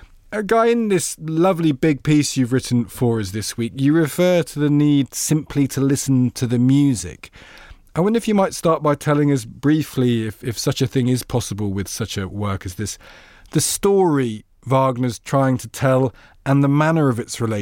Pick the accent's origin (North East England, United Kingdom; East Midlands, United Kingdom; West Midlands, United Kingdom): East Midlands, United Kingdom; Loughborough; Well, I'm from Loughborough. The village next door to Loughborough is Quorn.